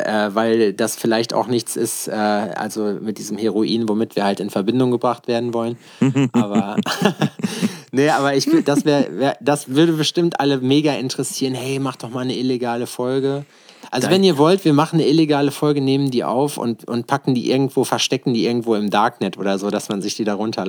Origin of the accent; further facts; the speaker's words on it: Schalksmühle, North Rhine-Westphalia, Germany; also born or lived in Lüdenscheid; In Lüdenscheid. Das ist ein... Also in Lüdenscheid wurde ich geboren, aufgewachsen in Schalksmühle